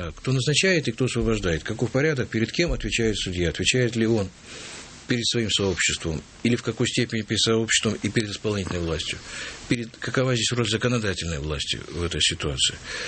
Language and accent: Russian; Volga region, Russia; Я с Волги, волжанин